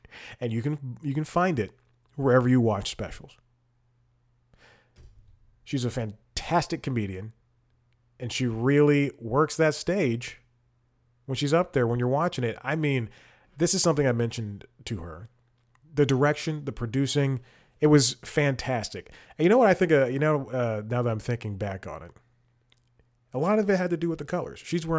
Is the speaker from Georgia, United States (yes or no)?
yes; Atlanta, Georgia, United States; I'm from Atlanta, so we compared what we were able to eat.